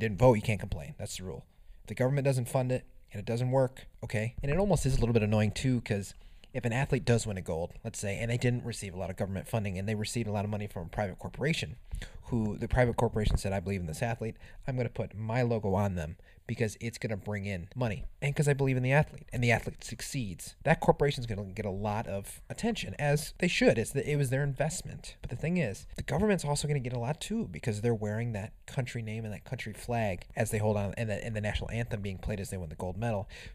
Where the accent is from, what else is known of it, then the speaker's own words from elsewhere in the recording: United States; but in the end, I'm in the United States and I'm an American, so I can hand out and just kind of watch a little bit.